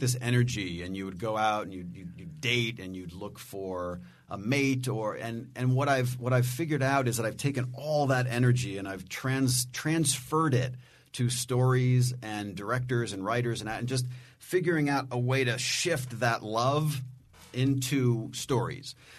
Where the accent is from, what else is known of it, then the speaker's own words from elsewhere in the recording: Cleveland, Ohio, United States; I'm from Cleveland, Ohio.